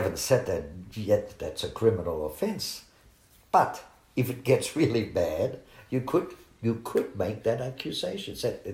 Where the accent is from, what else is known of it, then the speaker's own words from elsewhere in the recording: Australia; also born or lived in Germany; I mean, I was born in Germany and I came to Australia when I was very small.